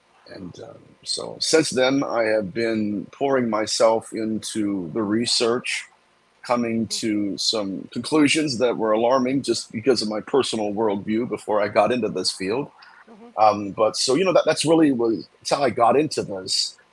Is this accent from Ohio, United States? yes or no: yes; Ohio, United States; Well, I am from Ohio originally